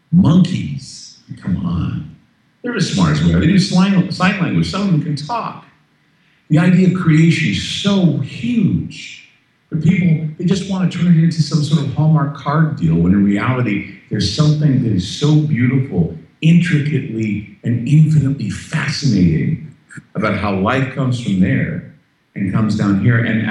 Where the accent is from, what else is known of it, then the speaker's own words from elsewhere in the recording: Utah, United States; And I come from Utah, where it was bad to learn about where babies come from